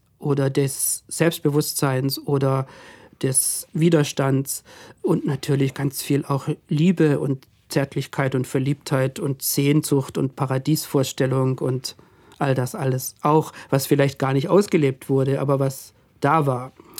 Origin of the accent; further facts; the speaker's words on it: Baden-Württemberg, Germany; born there; now in Berlin, Germany; ich bin geboren in Baden-Württemberg in einem kleinen Dorf bei Maulbronn und lebe aber seit langer Zeit in Berlin.